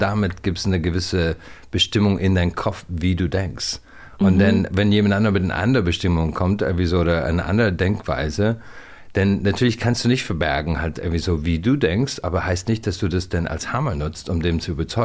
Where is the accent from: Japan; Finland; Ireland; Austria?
Ireland; ich komme aus Irland